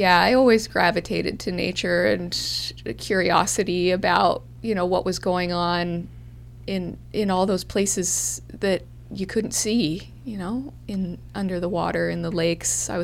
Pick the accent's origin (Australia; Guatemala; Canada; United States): Canada; British Columbia; Yeah, I did. I grew up on the West Coast.